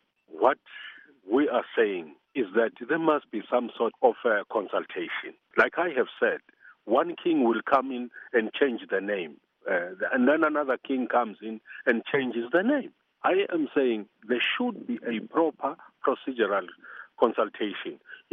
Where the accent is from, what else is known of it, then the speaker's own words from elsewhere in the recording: Eswatini; If I am a Swazi from Swaziland, I've always been.